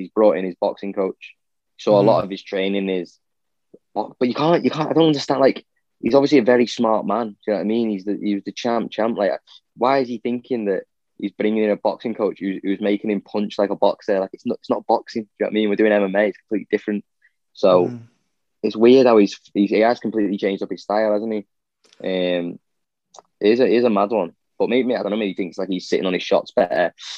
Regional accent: Ireland; I know you probably won't like me for that, being Irish, but...

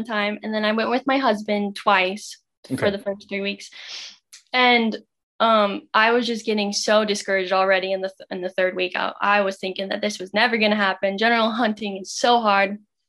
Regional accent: Wyoming, United States; So I was born in Wyoming, raised in Wyoming, and my grandpa was actually an outfitter.

